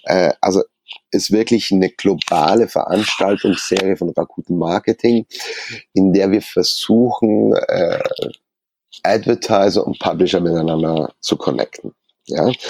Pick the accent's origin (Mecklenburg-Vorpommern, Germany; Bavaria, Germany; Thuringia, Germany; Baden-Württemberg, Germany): Bavaria, Germany; Munich